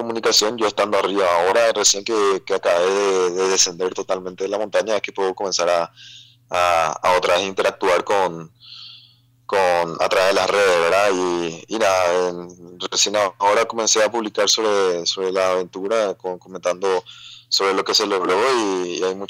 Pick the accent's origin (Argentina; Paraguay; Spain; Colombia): Paraguay; hay muchas montañas más que todavía tenemos que alcanzar como paraguayo, ¿verdad?